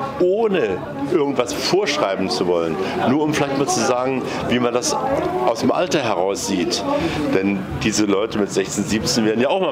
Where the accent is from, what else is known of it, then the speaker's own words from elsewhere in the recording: Dessau, Saxony-Anhalt, Germany; Naja, ich komme ja aus Dessau. Ich bin hier sogar irgendwann mal Ehrenbürger geworden.